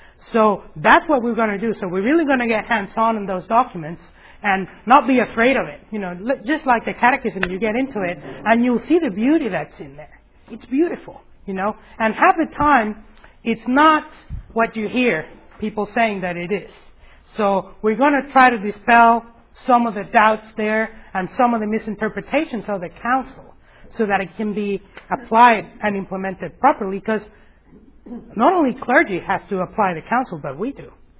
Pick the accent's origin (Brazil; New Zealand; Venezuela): Venezuela; also born or lived in Miami, United States; now in Acworth, United States; I was born in Miami and then grew up in Venezuela, in South America, top north of South America, next to the Caribbean Sea. So, yeah, then I came back to the U.S. in 91. And then from 91 till 2001, I lived here in Ackworth, Georgia.